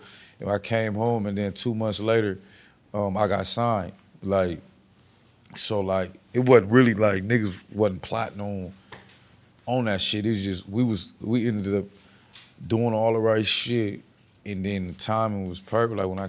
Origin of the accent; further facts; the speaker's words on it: West Coast, United States; I'm like, nigga, I'm from the West Coast. What the fuck it supposed to sound like?